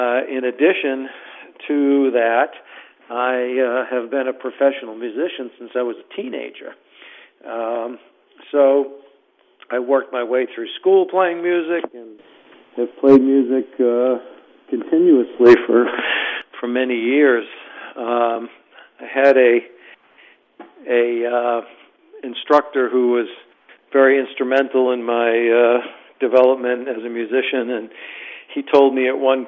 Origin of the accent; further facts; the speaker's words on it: Manchester, New Hampshire, United States; now in Charleston, United States; Yeah, Manchester, New Hampshire. It's about an hour from Boston.